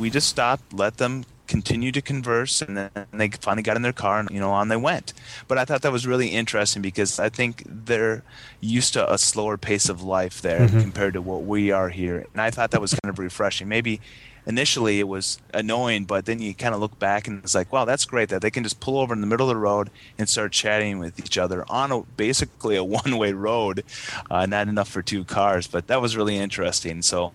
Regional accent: Minnesota, United States; Good thing I'm from Minnesota.

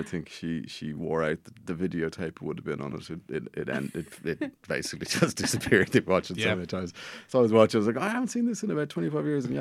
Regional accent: Dundrum, Leinster, Ireland; I live not too far from Ralph Harman Castle, and I grew up in Dundrum

